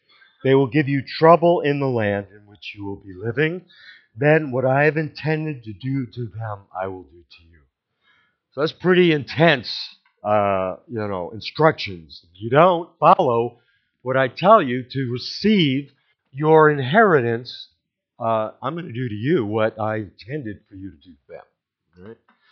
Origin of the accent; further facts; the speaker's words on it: New York, United States; So, I'm a New York Jew, and she's a Mississippi redneck. And we met and married in Colorado.